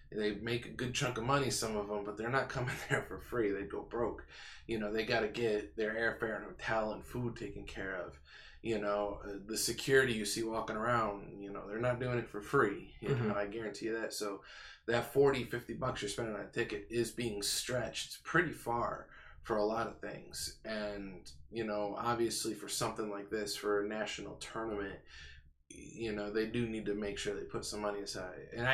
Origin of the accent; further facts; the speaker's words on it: Rochester, New York, United States; now in Jacksonville, United States; My hometown's Rochester. And, you know, I talk to my brother all the time up in New York